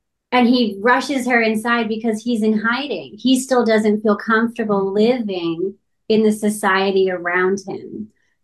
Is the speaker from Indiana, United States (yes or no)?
no; Santee, California, United States; myself am first generation Mexican American growing up in Santee, which I'm sure you're familiar with, is nicknamed Clantee